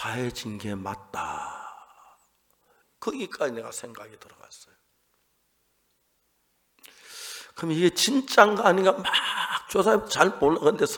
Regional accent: South Korea; 우리는 한국에서 왔는데 노래를 잘해요.

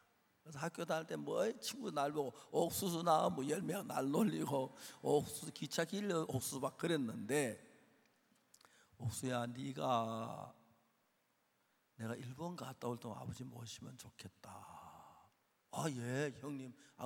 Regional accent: Seonsan, North Gyeongsang, South Korea; 선산이 경북 선산이 제 고향인데

